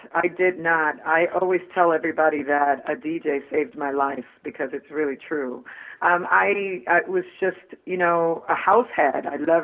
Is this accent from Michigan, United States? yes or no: no; New York, United States; Yes, I am. I'm from New York.